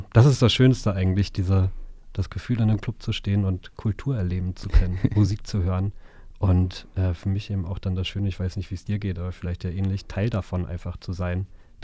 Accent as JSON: {"language": "German", "town": "Coburg", "region": "Bavaria", "country": "Germany", "said": "Und ich komme ursprünglich aus Coburg und mir war schon die Nähe noch zu Hause oder zu meinem Zuhause damals wichtig."}